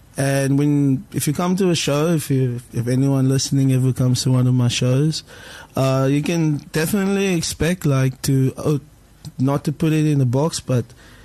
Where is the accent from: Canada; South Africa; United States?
South Africa; me being South African, and I really love this country a lot.